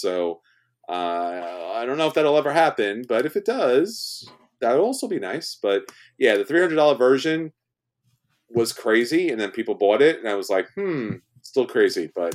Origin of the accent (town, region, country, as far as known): New York, United States